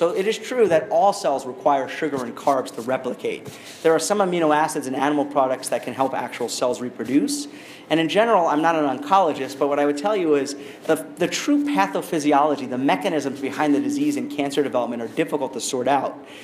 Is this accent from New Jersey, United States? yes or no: no; New York, United States; When I grew up in New York, if you went out for tofu in the Chinese food restaurant